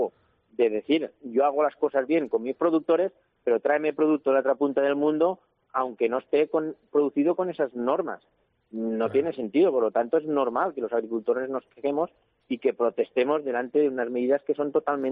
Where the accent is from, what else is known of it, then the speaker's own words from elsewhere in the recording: Valencian Community, Spain; sobre todo al mayor productor que somos los valencianos.